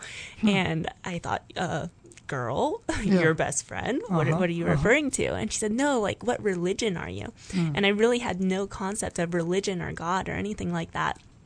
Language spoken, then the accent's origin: English; San Diego, California, United States; I grew up in San Diego, California. I have a wonderful family, mom, dad, and sister.